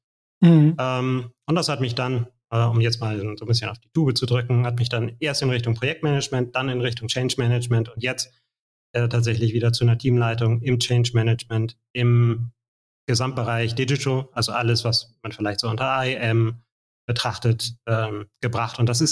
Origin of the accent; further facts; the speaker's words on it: Hamburg, Germany; privat bin ich 46 Jahre alt, verheiratet, drei Kinder, bin in Hamburg geboren und in der Nähe aufgewachsen und arbeite in Hamburg.